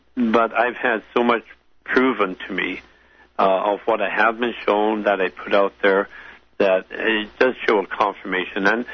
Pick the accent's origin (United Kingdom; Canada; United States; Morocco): Canada; British Columbia; I'm from Vancouver Island.